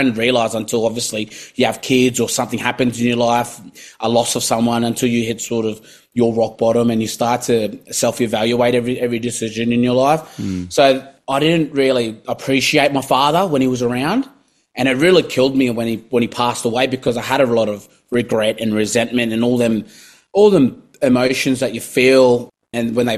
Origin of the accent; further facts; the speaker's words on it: Papua New Guinea; English is a second language; now in Cairns, Australia; I grew up in Papua New Guinea, so when I first moved over to Cairns, I didn't know English.